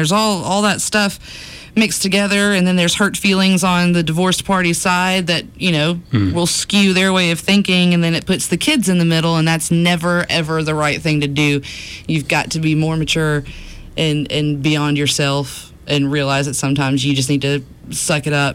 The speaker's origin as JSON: {"language": "English", "town": "Oklahoma City", "region": "Oklahoma", "country": "United States", "tie": "born there", "also_born_or_lived": "Alabama", "said": "yeah, we were back in Alabama. I was born in Oklahoma City in 85, and we were back in Alabama."}